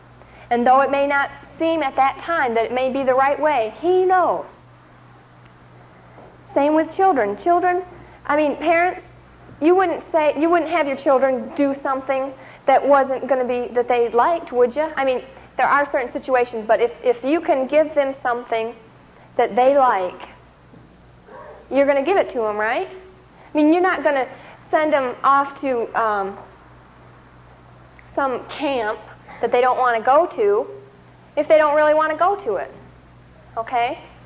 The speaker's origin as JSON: {"language": "English", "town": "Baldwin", "region": "Michigan", "country": "United States", "tie": "born or raised there", "said": "I said, Lord, I grew up in Baldwin. And Baldwin's another hick town."}